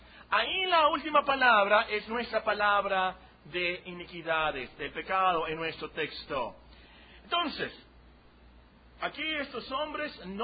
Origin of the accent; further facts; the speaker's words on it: Mexico; Soy mexicano, por supuesto, así que voy a hablar de los mexicanos.